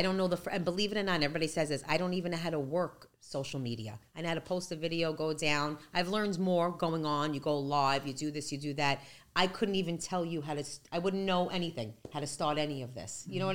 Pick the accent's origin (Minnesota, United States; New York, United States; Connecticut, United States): New York, United States; Brooklyn; now in Staten Island, United States; I'm from Brooklyn, and now I live on Staten Island. Yeah, so I grew up in Brooklyn. My whole childhood is in Brooklyn.